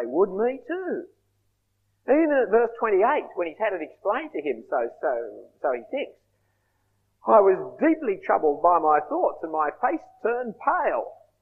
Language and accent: English; Australia; as a British citizen that I was raised here in Australia before they took our citizenship away from us